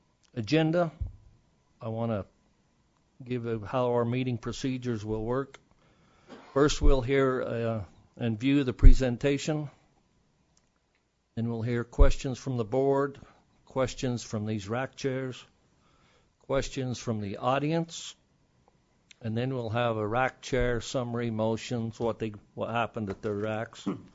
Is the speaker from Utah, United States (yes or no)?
yes; Glenwood, Utah, United States; I'm from Glenwood, Sevier County.